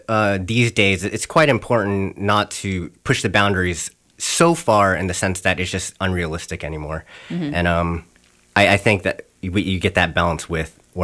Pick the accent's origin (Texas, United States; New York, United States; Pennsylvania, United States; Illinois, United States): Texas, United States; Houston; also born or lived in Paris, France; now in Jacksonville, United States; And so I grew up in Houston and I also lived a little bit in Paris. So I grew up in big cities.